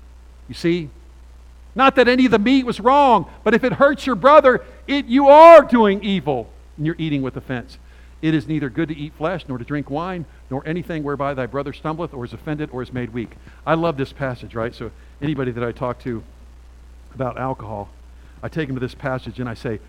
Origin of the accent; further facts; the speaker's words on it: United States; Being an American is a great blessing.